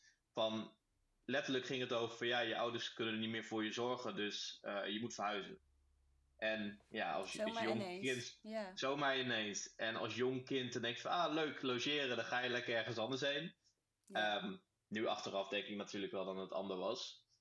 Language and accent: Dutch; Terwolde, Gelderland, Netherlands; born there; Ik ben 31 augustus 1997 geboren in het mooie Terwolde. Een klein dorpje in de buurt van Deventer.